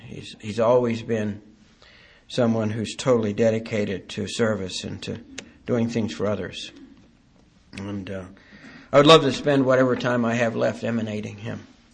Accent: Ireland; I'm the eldest son and the second child in a family of 11 children. I'm Irish.

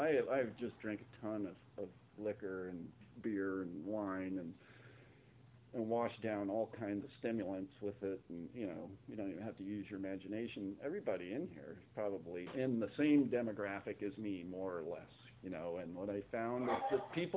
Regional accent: Melbourne, United States; I was born and raised in Melbourne, right over here. 80, 90 miles this way

